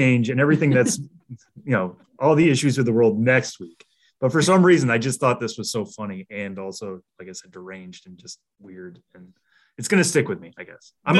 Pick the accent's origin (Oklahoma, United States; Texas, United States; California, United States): Texas, United States; Sugar Land; I have spent my entire life in Sugar Land, and while it will always be my hometown, it's time for me to start exploring what else is out there.